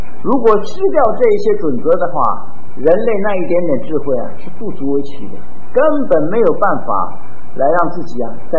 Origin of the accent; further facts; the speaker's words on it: China; 我们中国人讲究是气节，一年有24个节气